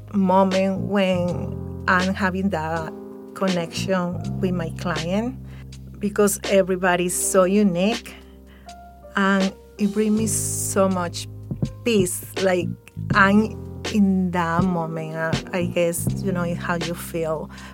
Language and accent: English; Venezuela; English is a second language; I'm from Venezuela. I'm coming from a worker, relative, big family, and the third of four kids.